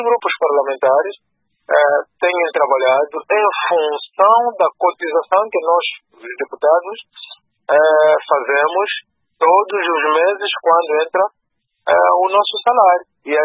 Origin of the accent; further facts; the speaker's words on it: Angola; Eu acho que nós devíamos ser, enquanto angolanos, devíamos ser diferentes